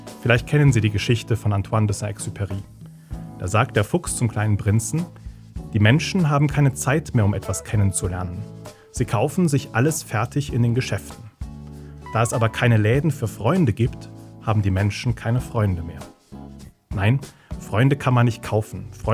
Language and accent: German; Friedberg, Germany; Ich komme aus Friedberg und dort leben Menschen aus 99 Nationen.